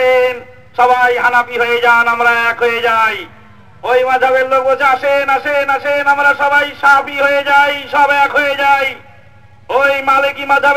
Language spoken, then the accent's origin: Bangla; Pabna, Rajshahi Division, Bangladesh; আমি বাহরাইনি ওই ভাইকে বললাম আমার বাড়ি পাবনা, আমি পাবনার লোক।